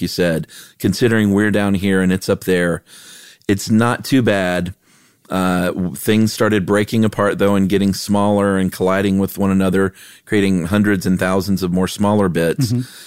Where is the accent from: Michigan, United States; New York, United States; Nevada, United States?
New York, United States; Buffalo; I'm from Buffalo. I know about snowballs and space junk.